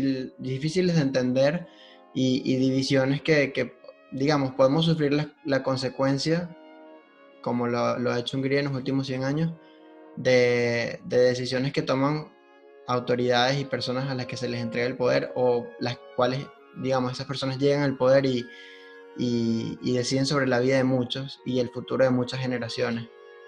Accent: Venezuela; Pero también como venezolano aprender mucho de las consecuencias que pueden tener algunos hechos históricos.

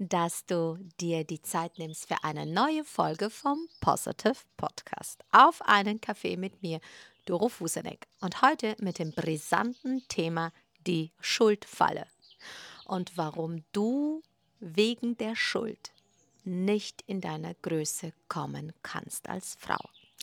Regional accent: Poland; Ich bin selbst sehr katholisch in Polen aufgewachsen

